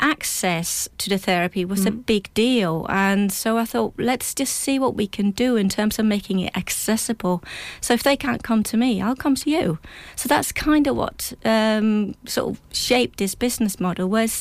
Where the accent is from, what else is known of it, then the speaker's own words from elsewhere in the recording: Denmark; English is a second language; also born or lived in Madrid; now in England; All right, well, I'll start in 99 when I came across to England from Denmark. I'd just spent a couple of years in Madrid at the time and now I needed to practice my English.